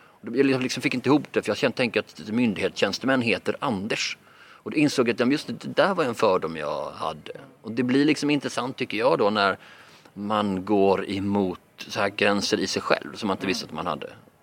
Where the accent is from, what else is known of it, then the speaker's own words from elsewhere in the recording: Malmö, Skåne, Sweden; Och i mina hemtrakter i Malmö är det då 40%.